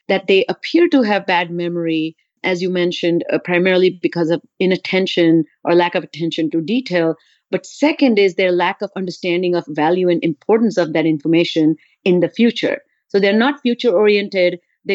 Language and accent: English; India; You know, I grew up in India